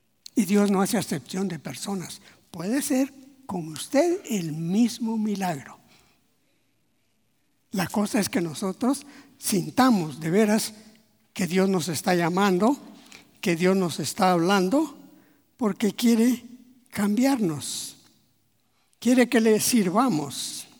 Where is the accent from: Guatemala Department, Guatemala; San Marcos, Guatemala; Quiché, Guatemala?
San Marcos, Guatemala; yo soy de San Marcos